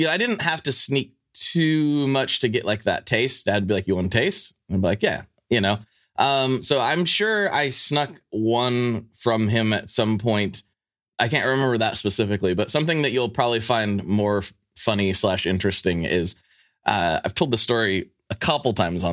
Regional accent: Pacific Northwest, United States; growing up in the Pacific Northwest and being the age that I am.

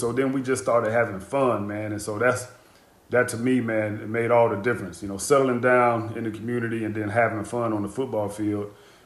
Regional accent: Green Bay, Wisconsin, United States; It's interesting because we talked about growing up in my hometown and, you know, having the stadium kind of being right in the center of the community. That's the way Green Bay was.

